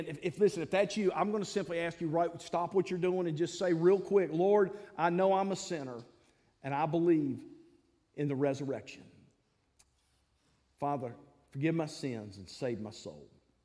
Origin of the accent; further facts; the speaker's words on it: East Coast, United States; I said, I'm not even from here. I'm from the East Coast.